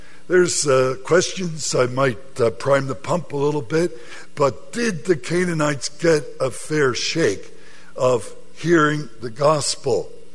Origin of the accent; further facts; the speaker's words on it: United States; There's no way in which I can say, I'm an American, but I'm not part of what's happening in America today.